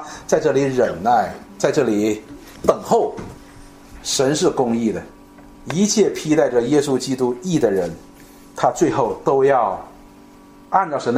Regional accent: China; 就是我们中国人说的，不是不报，时候未到

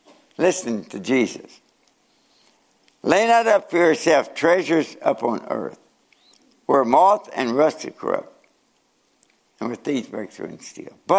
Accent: Norton, Kentucky, United States; born there; I was born in 1933 in Norton, Kentucky, to a coal miner. My dad was a coal miner.

